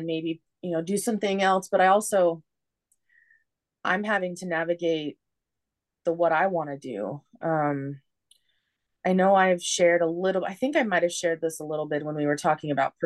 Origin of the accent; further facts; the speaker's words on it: Washington, United States; my dad's from Minnesota and my mom was born and raised where I grew up in Washington.